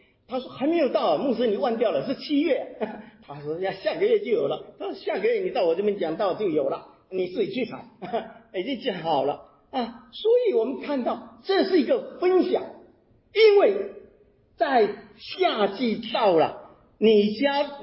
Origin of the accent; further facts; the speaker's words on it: Taiwan; 我是在台湾长大的，台湾我成长的过程当中有记得有一本杂志叫做十岁，那时候我在台湾还没信主